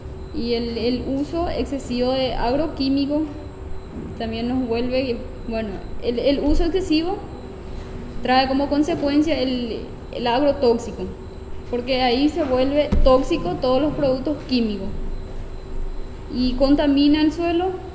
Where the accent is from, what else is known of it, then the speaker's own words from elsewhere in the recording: Paraguay; Pero no somos los paraguayos los que trajimos esa empresa piratería ahí, ¿verdad?